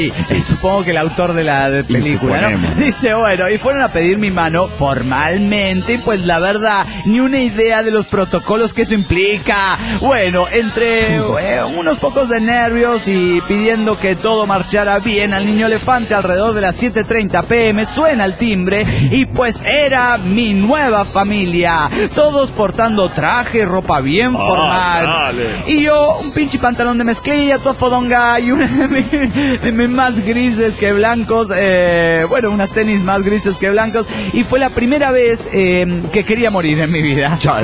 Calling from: Mexico City, Mexico; del DF mexicano.

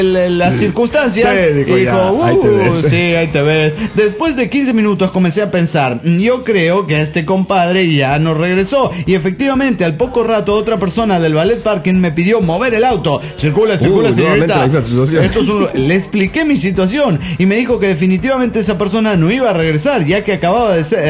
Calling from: Capulhuac, State of Mexico, Mexico; de Calpulhuac.

